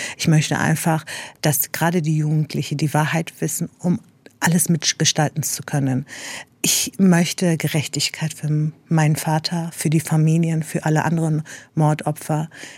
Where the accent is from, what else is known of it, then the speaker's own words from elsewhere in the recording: Dortmund, North Rhine-Westphalia, Germany; Deutschland ist einfach meine Heimat und Dortmund ist mein Zuhause.